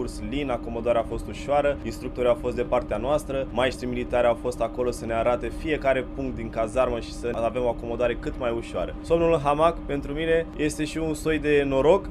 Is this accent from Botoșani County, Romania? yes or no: yes; Dorohoi, Botoșani County, Romania; sunt din Dorohoi, județul Botoșani și vă pot spune o mică poveste despre mine.